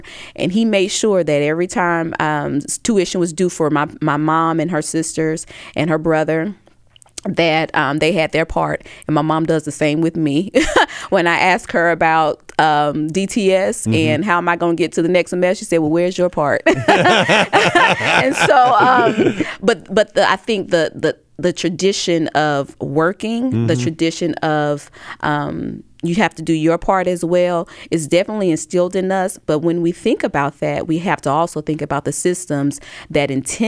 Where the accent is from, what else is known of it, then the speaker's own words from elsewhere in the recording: Alabama, United States; this is the experience of me growing up in Alabama, growing up with parents who was not afraid of our history